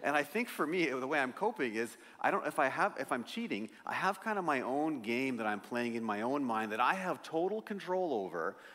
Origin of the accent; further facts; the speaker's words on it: British Columbia, Canada; now in Abbotsford, Canada; I'm from North Central BC where, 40 below, 30 below all the time.